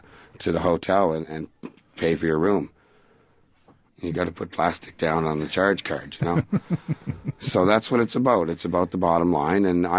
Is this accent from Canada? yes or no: yes; Canada; So there I was sitting as a Canadian going, wow, these are magnificent.